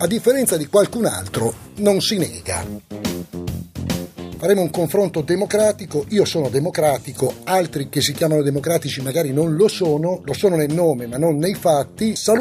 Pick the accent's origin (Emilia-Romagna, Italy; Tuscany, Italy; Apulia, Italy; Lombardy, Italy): Lombardy, Italy; Milan; Io sono milanese, anche se è un programma nazionale, amo la mia città.